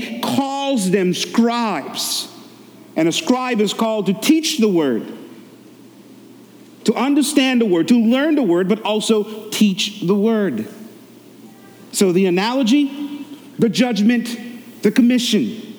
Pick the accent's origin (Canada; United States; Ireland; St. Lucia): St. Lucia; Growing up in St. Lucia, that's how we fish.